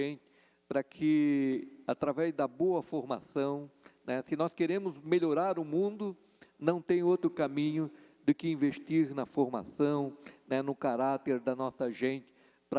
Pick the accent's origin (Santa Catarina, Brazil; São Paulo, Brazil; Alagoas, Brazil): Santa Catarina, Brazil; São João Batista; also born or lived in Major Gercino; now in Chapecó, Brazil; somos natural de Major Gersino, né, Jardel? E hoje o Jardel é vereador de São João Batista, cidade que eu fui criado.